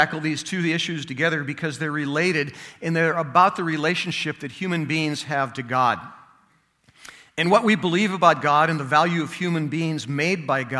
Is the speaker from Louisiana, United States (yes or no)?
no; California, United States; In case you're wondering, you're being taught today by a white guy, a white male who grew up in a middle-class family in Southern California.